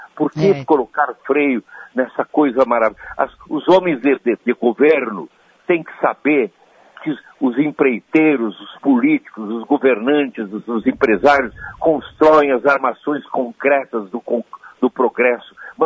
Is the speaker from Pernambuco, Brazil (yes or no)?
no; Piratini, Rio Grande do Sul, Brazil; Eu vivi em Piratini, a minha infância, muito da minha infância em Piratini, ficou muito marcado